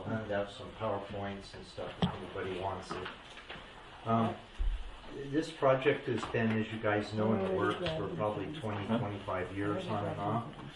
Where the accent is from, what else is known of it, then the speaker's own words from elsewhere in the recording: San Diego, California, United States; I'm from San Diego with Control Technology.